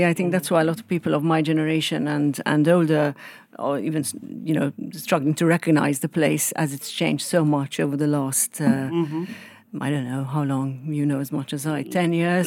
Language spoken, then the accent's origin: English; Malta; I was born in Malta, yes.